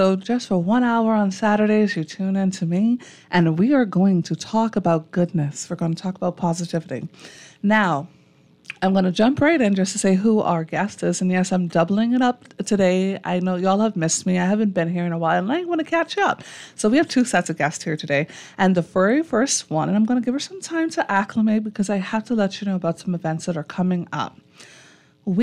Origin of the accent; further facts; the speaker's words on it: Long Island, Bahamas; and you all know I'm from Long Island.